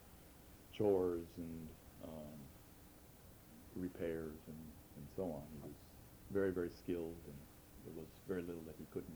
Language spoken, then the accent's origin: English; Minneapolis, Minnesota, United States; also born or lived in California; Well, I was born in California in 1943. My father was out there during the war working in an aircraft factory. And once the war was finished and it was time to come home, we came back to the Minneapolis Twin Cities area.